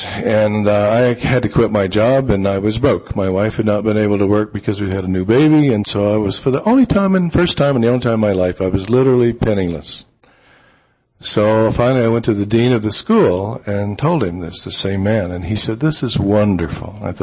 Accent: Texas, United States; I grew up in Texas in a very, very conservative Southern Baptist environment.

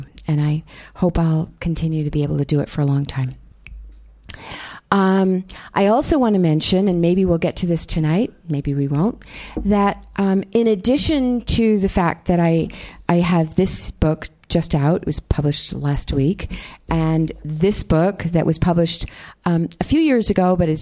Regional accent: New Hampshire, United States; I'm from New Hampshire. I come from a small town in New Hampshire. There's actually someone here tonight who comes from the one town over, which is really nice for me to see and know. I grew up in New Hampshire

